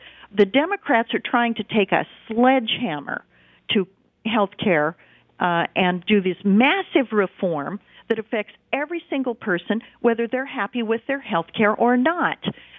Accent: Wyoming, United States; most of the states I'm aware of, including my home state of Wyoming, are cutting their budgets and tightening their belts.

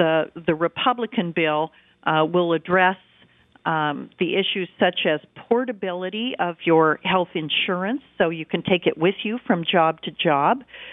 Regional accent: Wyoming, United States; most of the states I'm aware of, including my home state of Wyoming, are cutting their budgets and tightening their belts.

